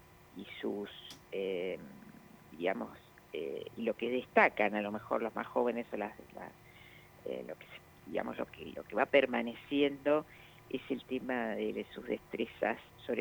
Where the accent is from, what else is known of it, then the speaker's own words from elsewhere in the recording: Mendoza, Argentina; como yo soy de Mendoza